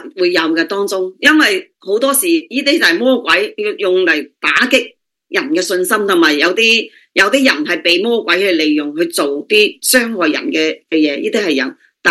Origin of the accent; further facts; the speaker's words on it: Guangdong, China; 你知道我都系中国人，我系广东人，尤其是我哋广东人啊，有个习俗就系话啊，一年到头个米缸一定要有啲米咧